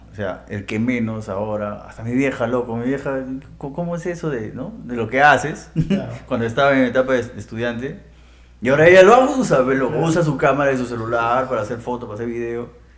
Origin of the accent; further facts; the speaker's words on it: Loreto, Peru; accent: charapa; Nuestro dejo bien charapa